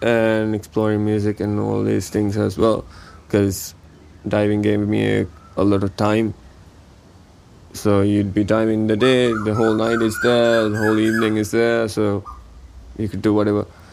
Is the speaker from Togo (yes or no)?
no; Mali; It was completely different growing up in Mali back then. I had a lot of trees in my place as well.